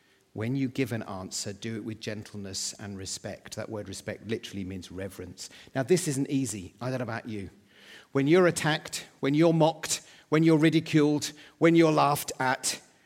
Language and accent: English; England, United Kingdom; Actually, we got more opposition for being English at that time than for being Christians.